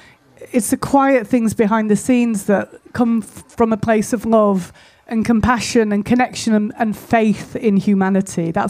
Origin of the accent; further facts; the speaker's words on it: Stroud, South West England, United Kingdom; Stroud that quite understandably is angry and polarised. And so there's a polarisation happening in my hometown.